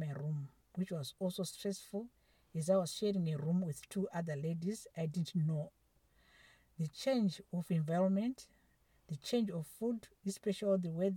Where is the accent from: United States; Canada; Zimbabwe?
Zimbabwe; now in Ireland; I came from Zimbabwe to seek asylum here in Ireland because my life was in danger due to political situations in Zimbabwe.